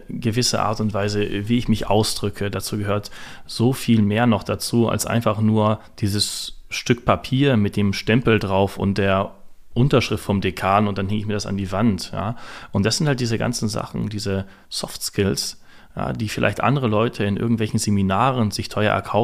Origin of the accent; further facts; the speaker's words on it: Hanover, Lower Saxony, Germany; Ich bin gebürtiger Hannoveraner.